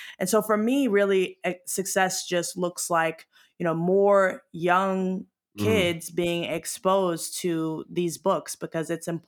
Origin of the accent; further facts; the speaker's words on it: New York, United States; I'm a New Yorker. I'm a Black woman. I'm, you know, the granddaughter of Southern Black folks.